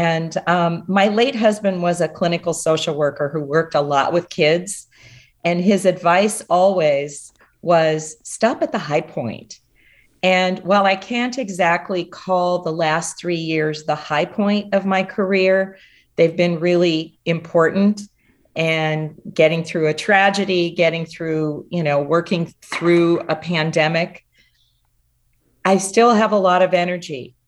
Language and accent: English; Manteca, California, United States; moved away; I grew up in Manteca, left California for many years, but my roots are in this area, really.